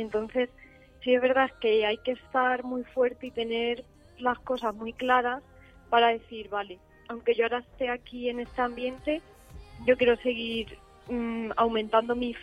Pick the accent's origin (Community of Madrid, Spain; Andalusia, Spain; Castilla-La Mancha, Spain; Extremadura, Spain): Castilla-La Mancha, Spain; Ciudad Real; Soy de Ciudad Real desde siempre.